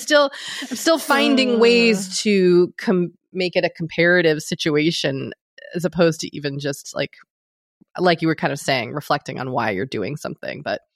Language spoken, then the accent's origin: English; Massachusetts, United States; it was visceral for me as a kid growing up outside Boston.